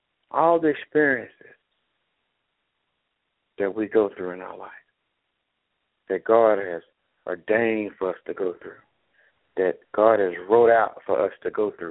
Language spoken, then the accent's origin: English; Dallas, Texas, United States; I'm from Dallas, Texas.